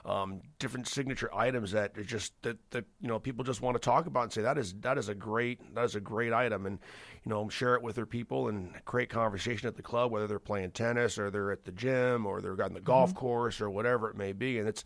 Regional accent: Missouri, United States; born there; You know, I was born in Missouri. We had a 120 acre farm there and all that was organic and as it should be, you know, that's 40 plus years ago.

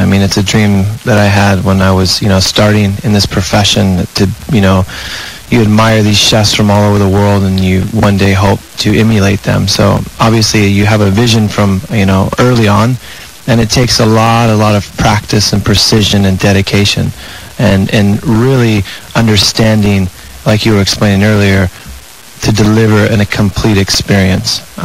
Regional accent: San Diego, California, United States; I was born and raised here in San Diego.

